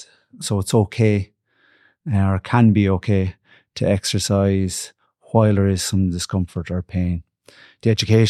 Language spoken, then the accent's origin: English; Kilkenny, Leinster, Ireland; moved away as an adult; now in Limerick, Ireland; I'm originally from Kilkenny, and I came to Limerick over 20 years ago now, studying sports and exercise science here in the University of Limerick.